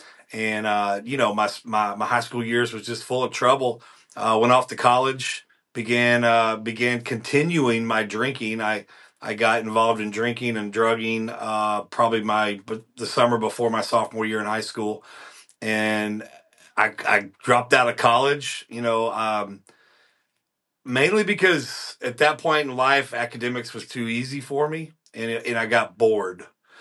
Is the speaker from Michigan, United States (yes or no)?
no; Dallas, Texas, United States; but man, I was born and raised in Dallas, Texas. I've lived in some other states during my party years.